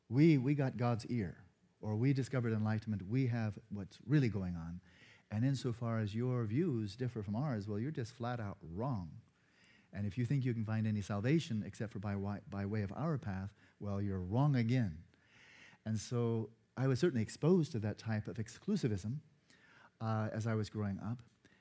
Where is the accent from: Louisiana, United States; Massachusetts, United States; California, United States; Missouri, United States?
California, United States; a continuation of questions that I was struggling with as a youth growing up in Southern California through my teens.